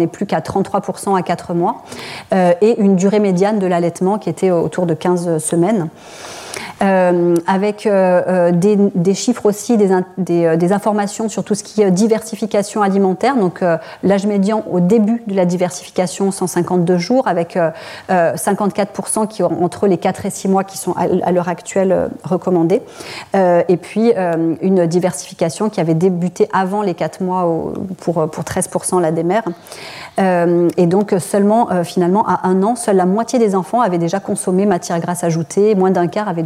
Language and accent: French; south of France, France; moi je suis du Sud, donc j'ai mis un article